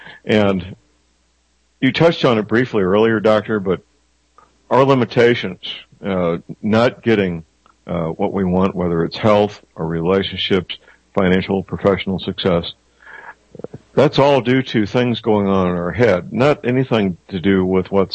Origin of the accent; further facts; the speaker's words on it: St. Louis, Missouri, United States; practicing in my hometown, St. Louis, Missouri.